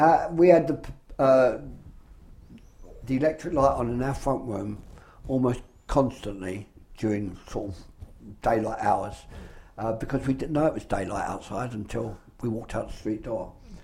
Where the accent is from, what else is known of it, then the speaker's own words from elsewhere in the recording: Rotherhithe, London, United Kingdom; born there; "I know you were born in Rotherhithe." And he went, "Yes, I was born in St Olive's Hospital." I said, "And so was I."